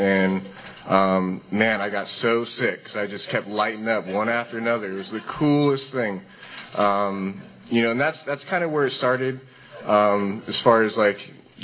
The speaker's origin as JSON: {"language": "English", "region": "California", "country": "United States", "tie": "born or raised there", "said": "I grew up in Northern California."}